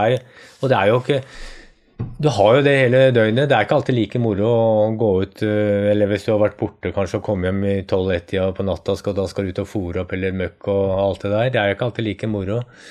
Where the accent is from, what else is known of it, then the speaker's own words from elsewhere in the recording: Oslo, Norway; Når jeg vokste opp, så var jeg på skauen hver eneste helg. Jeg vokste opp nede I Østmarka.